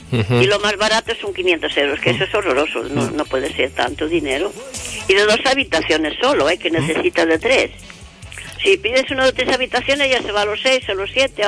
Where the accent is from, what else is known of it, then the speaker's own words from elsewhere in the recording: Galicia, Spain; Yo desde niña en Galicia, ya verás, yo de niña en Galicia con 6 o 7 años, iba a buscar a un pajar patatas